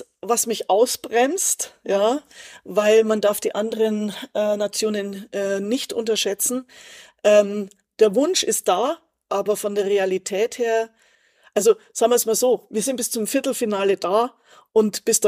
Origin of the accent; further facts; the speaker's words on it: Munich, Bavaria, Germany; now in Sydney, Australia; Ich bin ein Münchner Kindl